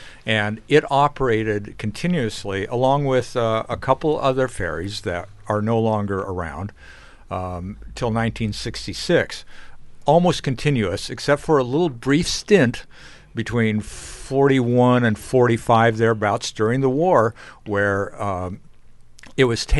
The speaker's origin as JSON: {"language": "English", "town": "Cannon Beach", "region": "Oregon", "country": "United States", "tie": "born or raised there", "lives_now": "Astoria, United States", "said": "I was in Cannon Beach. I ended up growing up in Cannon Beach for the rest of the time. And then I left the area and I came back and I've slowly drifted up the coast and ended up here in Astoria pretty inadvertently."}